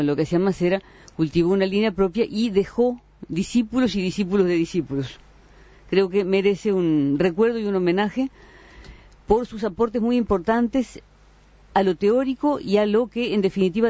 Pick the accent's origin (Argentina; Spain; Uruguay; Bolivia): Uruguay; ni siquiera como uruguayo